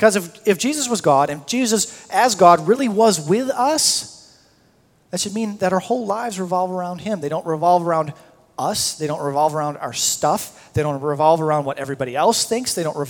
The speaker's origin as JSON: {"language": "English", "region": "Michigan", "country": "United States", "tie": "born or raised there", "said": "So I grew up in Michigan, a big Tigers fan, lifelong Tigers fan."}